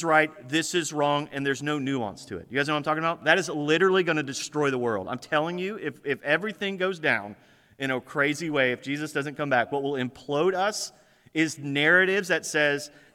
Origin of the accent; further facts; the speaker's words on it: United States; I am glad I am an American.